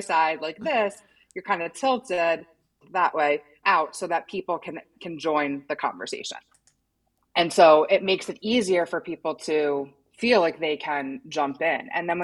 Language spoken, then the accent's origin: English; New York, United States; So I'm a New Yorker, and I don't know if you're familiar with what the New York uniform is.